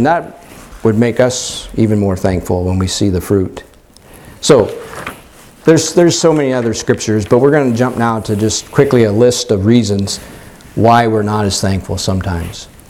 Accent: Pennsylvania, United States; he went and served in a church in my home state of Pennsylvania

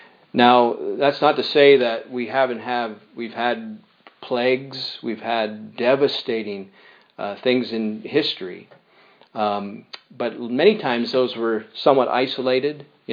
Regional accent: Canada; as a Canadian, we feel some peace, a comfort about the, being where we are. But as Christians

